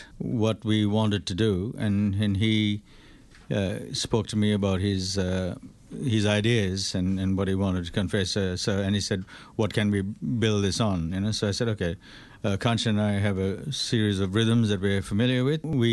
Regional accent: Sri Lanka; when I grew up in Sri Lanka, I didn't even look at the Sri Lankan drums

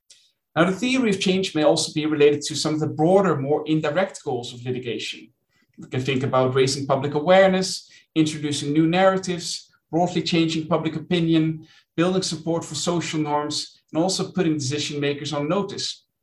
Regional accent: Netherlands; English is a second language; an example that I mentioned earlier from my home country, the investment dispute between Uniper and the Dutch government

